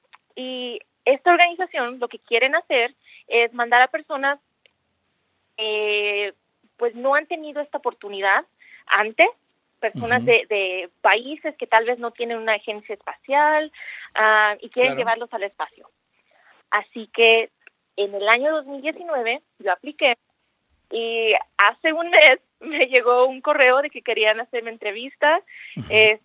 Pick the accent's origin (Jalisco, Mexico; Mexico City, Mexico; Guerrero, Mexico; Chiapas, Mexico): Jalisco, Mexico; Guadalajara; born there; Pues yo nací en Guadalajara, Jalisco, y desde niña me ha encantado el espacio, la tecnología, la ciencia.